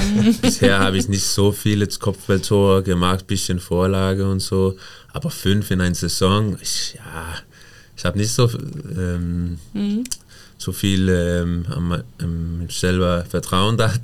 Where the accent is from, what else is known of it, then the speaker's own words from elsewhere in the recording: Denmark; German is a second language; das ist nicht normal für mich als Däne